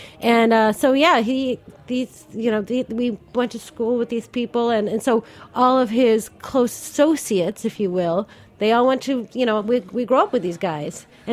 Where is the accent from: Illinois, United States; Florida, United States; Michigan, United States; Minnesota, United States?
Illinois, United States; Chicago; Yes, I'm actually from Chicago.